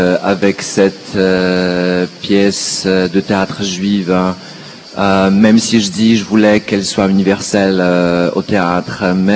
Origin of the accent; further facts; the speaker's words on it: Poland; on est polonais, on voudrait filmer un bar mitzvah ou un mariage